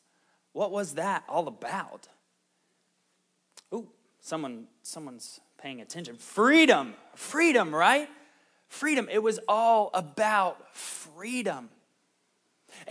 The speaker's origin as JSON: {"language": "English", "town": "Tavares", "region": "Florida", "country": "United States", "tie": "born or raised there", "said": "I grew up in Tavares, Florida. How many of you guys know where Tavares is? A very small little blip on the map."}